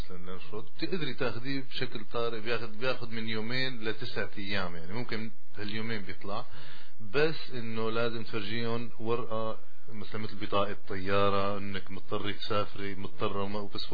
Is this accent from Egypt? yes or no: no; Syria; now in Canada; انا كندي مو مثلك تخيلي انه يعني قديش مهم الباسبور، انه وقت كنت معي باسبور سوري ما انقبلت